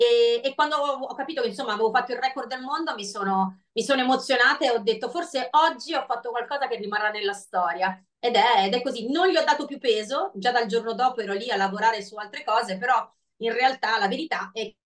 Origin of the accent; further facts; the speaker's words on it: Naples, Campania, Italy; cioè proprio da napoletana maniera. Mi sono messa tutti i santi a bordo pista.